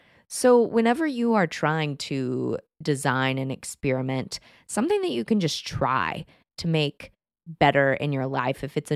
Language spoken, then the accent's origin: English; Texas, United States; I grew up in Texas. I like the heat.